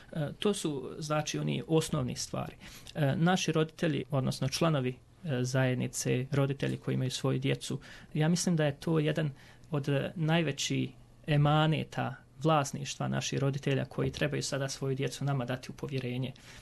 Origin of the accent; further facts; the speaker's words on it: Bosnia & Herzegovina; po kojem se prepoznajemo kao Bosanci, Bošnjaci, već kako ko želi se da se opredijeli, ali jezik, vjera, kultura, običaj, to je ono što je bitno u našoj zajednici.